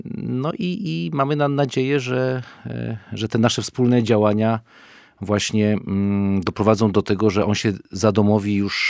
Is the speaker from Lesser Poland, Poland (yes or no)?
yes; Kraków, Lesser Poland, Poland; Dlaczego w Hucie? Bo ja jestem z Huty.